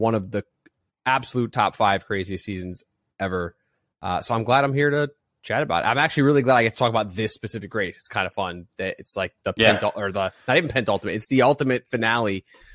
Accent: New Haven, Connecticut, United States; now in South Florida, United States; Connecticut. Grew up in Connecticut, New Haven, best pizza in the world.

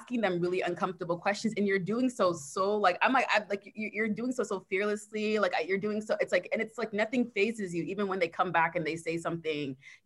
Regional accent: Dallas, Texas, United States; Dallas. I grew up in Dallas.

